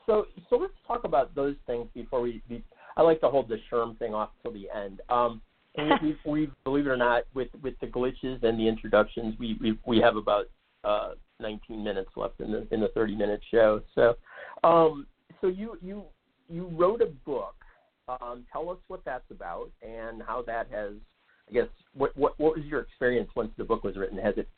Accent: Ohio, United States; I grew up in Ohio, and so I knew a lot of people who lived, you know, in and around the mining town that used to be near Pittsburgh.

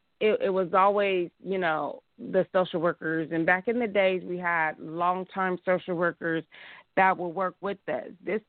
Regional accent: Vallejo, California, United States; born there; now in Sacramento, United States; I was born in Vallejo, California. I've ended up in Sacramento due to health issues with asthma.

